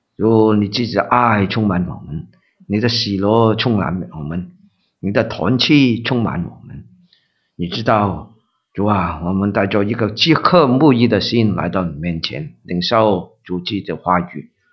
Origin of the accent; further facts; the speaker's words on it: Guangdong, China; 我不是我是广东人，所以用了这个广东话啊。